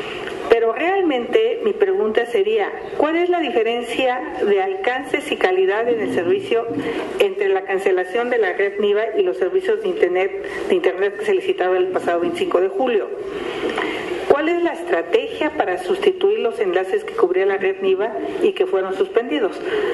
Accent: Mexico

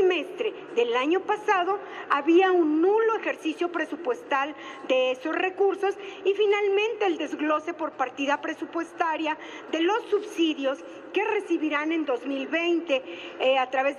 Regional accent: Tlaxcala, Mexico; Debo comentarles que en mi tierra, Tlaxcala, me di a la tarea de buscar estas universidades del bienestar.

